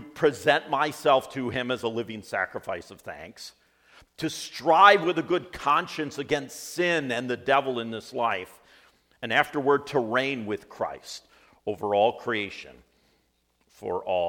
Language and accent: English; Coopersville, Michigan, United States; I grew up in Coopersville, so not that far from here.